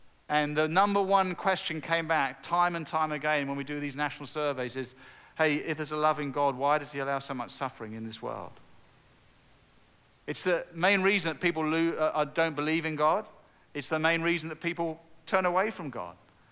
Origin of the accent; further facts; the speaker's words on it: United Kingdom; now in United States; but no, we're from the UK. But we are very proud to say that we are now US citizens.